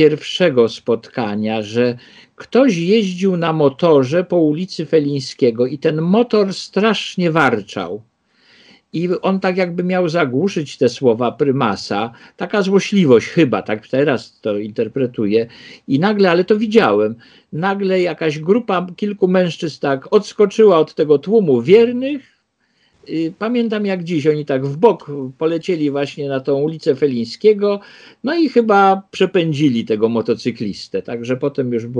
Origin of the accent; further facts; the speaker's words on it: Warsaw, Masovian Voivodeship, Poland; ja się urodziłem w Śródmieściu, na Ochocie mieszkaliśmy, ale w 61 roku, jak ja miałem 3 lata, przeprowadziliśmy się na Żoliborz.